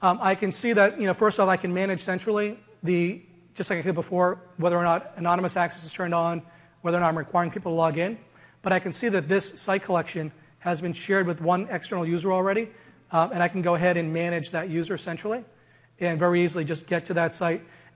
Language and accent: English; Boston, Massachusetts, United States; accent: Boston; I'm from Boston, in case you can't tell by the accent